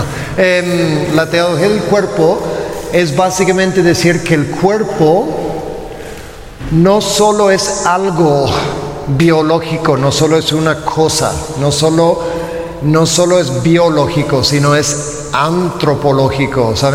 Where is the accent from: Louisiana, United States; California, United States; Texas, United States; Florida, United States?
Louisiana, United States; Spanish is a second language; soy de Luisiana